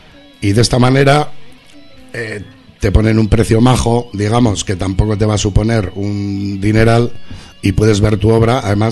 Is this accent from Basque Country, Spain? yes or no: yes; Arrigorriaga, Basque Country, Spain; yo soy de Arrigorriaga.